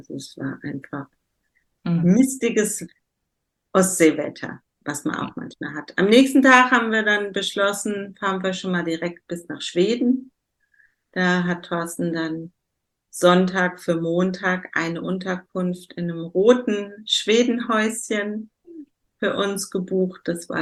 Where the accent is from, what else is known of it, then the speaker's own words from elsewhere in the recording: Hanau, Hesse, Germany; born there; Also, ich bin ja in Hanau geboren